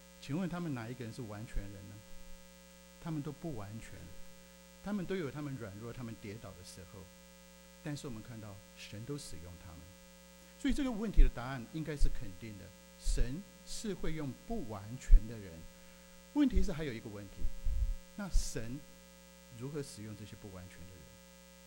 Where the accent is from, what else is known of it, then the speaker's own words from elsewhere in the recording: Taiwan; 我是从台湾来